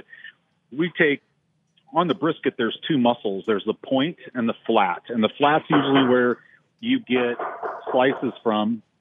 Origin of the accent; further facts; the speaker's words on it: Kansas City, Missouri, United States; Kansas City. I'm from Kansas City.